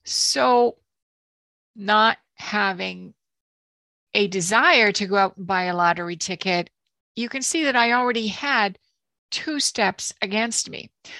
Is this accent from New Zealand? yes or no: no; Canada; So I am Canadian. I am your Canuck guest. I was born in a little tiny town of 10,000.